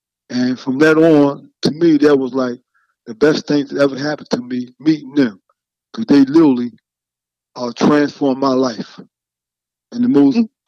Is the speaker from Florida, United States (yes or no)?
no; Philadelphia, Pennsylvania, United States; when I first got incarcerated, I was a teenager, growing up in Philadelphia.